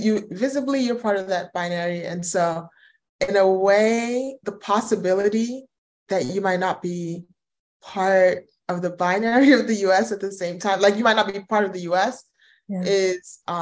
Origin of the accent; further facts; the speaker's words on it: Lagos, Nigeria; born there; I was born in Lagos, and we're born in Nigeria.